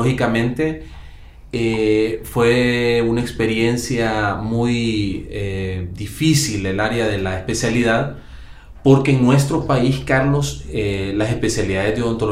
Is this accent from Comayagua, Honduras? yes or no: yes; Siguatepeque, Comayagua, Honduras; Nosotros somos nativos de Comayagua, ¿verdad? Mi papá y mi mamá, pues en su etapa joven decidieron venirse, mudarse a Siguatepeque, principalmente por motivos de trabajo. Y pues en ese tiempo fue donde yo inicié mi primaria, mi secundaria